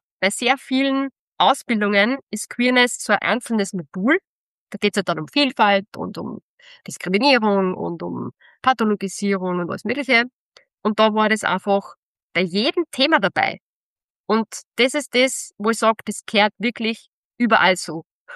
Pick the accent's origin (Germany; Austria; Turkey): Austria; first language German; weil ich in Österreich geboren worden bin, ich spreche Deutsch als meine Erstsprache, ich bin da sozialisiert